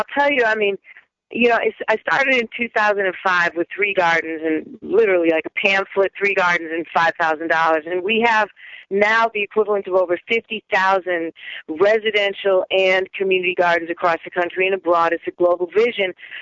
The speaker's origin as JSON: {"language": "English", "town": "Minneapolis", "region": "Minnesota", "country": "United States", "tie": "born or raised there", "said": "I grew up in Minneapolis, and I lived in the wilderness for 1 year. My parents took us out of school, and we lived up at the cabin."}